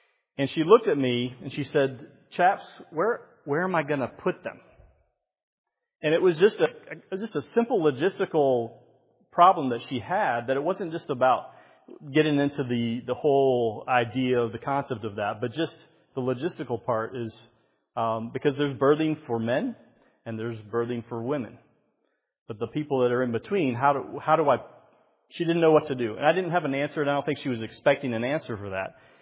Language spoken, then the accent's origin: English; Myrtle Beach, South Carolina, United States; I grew up in Myrtle Beach, so sorry.